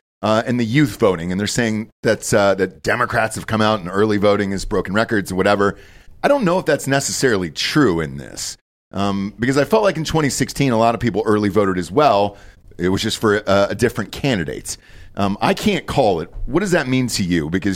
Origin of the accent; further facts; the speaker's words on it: Georgia, United States; from my home state of Georgia.